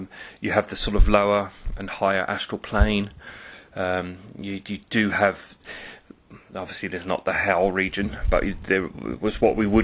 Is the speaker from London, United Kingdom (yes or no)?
yes; London, United Kingdom; I'm from London in the UK.